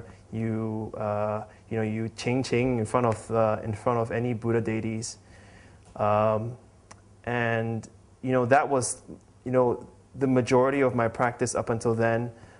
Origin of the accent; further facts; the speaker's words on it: Kuala Lumpur, Malaysia; also born or lived in Canada; I'm from Kuala Lumpur, born and bred. I lived in Canada for a couple of years when I was younger.